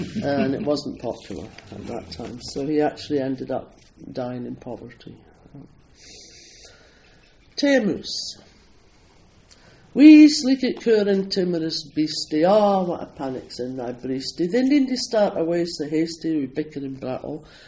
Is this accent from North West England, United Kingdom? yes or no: no; Scotland, United Kingdom; accent: Scottish; I say a bit in my old Scottish accent, and then I translate it into English.